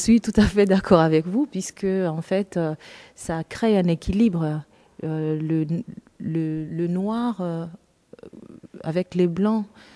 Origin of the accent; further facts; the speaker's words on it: DR Congo; now in Bordeaux, France; Je viens de la République démocratique du Congo, ex-Zaïre.